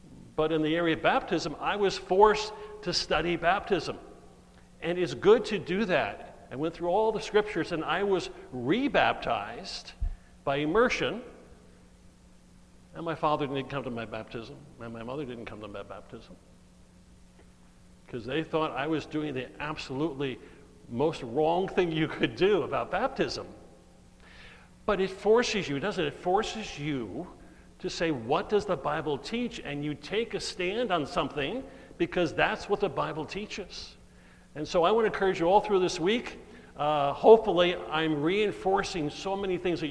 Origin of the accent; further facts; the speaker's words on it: Florida, United States; I'm from Florida. We haven't worn this for a year.